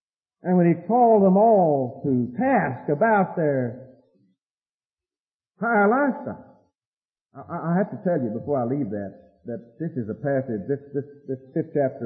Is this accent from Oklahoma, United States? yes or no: yes; Oklahoma, United States; from my country background, and I can tell you that in the summertime where I grew up in Oklahoma, and some of my people didn't put on shoes in the summertime